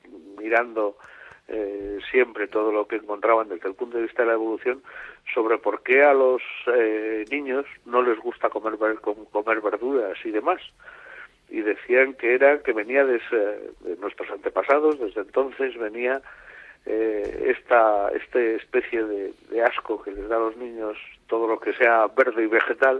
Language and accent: Spanish; Bilbao, Basque Country, Spain; porque nosotros, bueno, yo soy de Bilbao, ¿no?